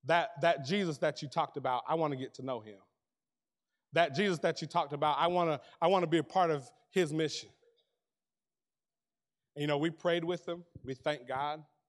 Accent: Maryland, United States; And I'm from the city. I'm from Maryland, D.C. area.

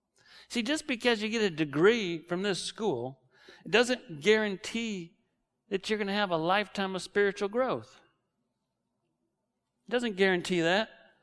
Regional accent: Wisconsin, United States; born there; I'm a huge Green Bay Packers fan because I was born in Wisconsin.

